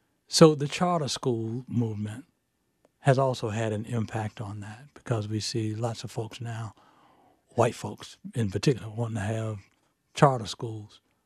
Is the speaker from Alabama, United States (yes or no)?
no; Asheville, North Carolina, United States; Growing up in Asheville, there were children who were bused 88 miles a day to go to school.